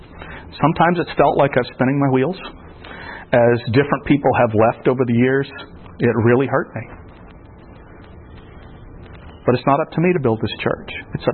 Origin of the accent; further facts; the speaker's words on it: Florida, United States; now in Vermont, United States; I grew up in Florida, consider myself a Floridian. But if Lord tarries, by our next anniversary, I will have lived in Vermont longer than I ever lived in Florida.